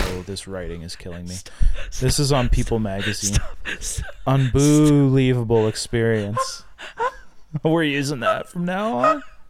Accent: Canada; I'm Canadian.

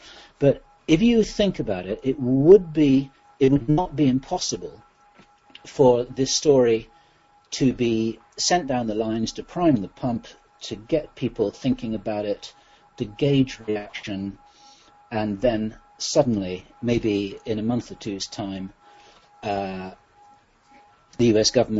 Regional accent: United Kingdom; Remember, I'm a Brit.

